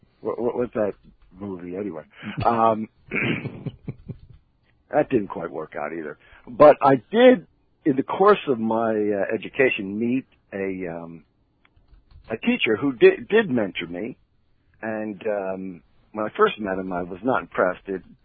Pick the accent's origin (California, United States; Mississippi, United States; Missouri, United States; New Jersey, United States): New Jersey, United States; also born or lived in Miami, Florida; I was born in Miami, Florida, but I was raised in New Jersey, and I lived down here at the Jersey Shore.